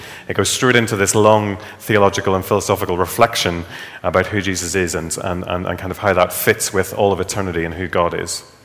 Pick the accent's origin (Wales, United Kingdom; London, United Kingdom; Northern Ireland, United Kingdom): Northern Ireland, United Kingdom; I'm a boss, I'm an employee, I'm Northern Irish. Don't forget that one.